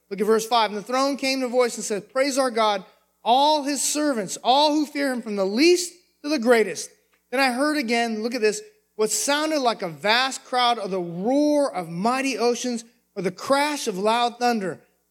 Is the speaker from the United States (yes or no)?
yes; California, United States; And California is spiritual darkness. My hometown where I grew up is spiritual darkness.